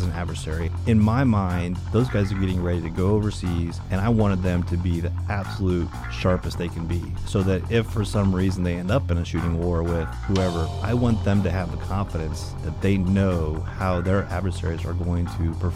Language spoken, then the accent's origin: English; Washington, United States; Well, I grew up in a suburb of Seattle, Washington. I grew up in an aviation family.